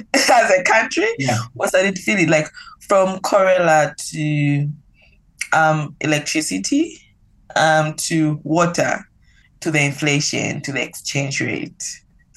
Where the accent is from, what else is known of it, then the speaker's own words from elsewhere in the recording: Zambia; first language Lozi; I can speak my mother tongue, which is Lozi.